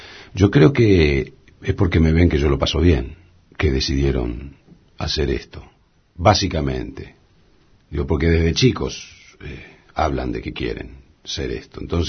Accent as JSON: {"language": "Spanish", "town": "Rosario", "region": "Santa Fe", "country": "Argentina", "said": "Yo soy uno de Rosario, de Barrio Belgrano"}